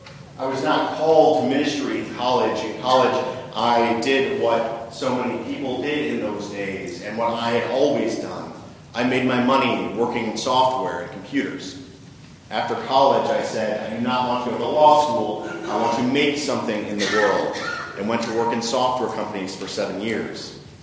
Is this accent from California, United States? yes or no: no; Iowa City, Iowa, United States; I was born in Iowa City. I was raised in Iowa City.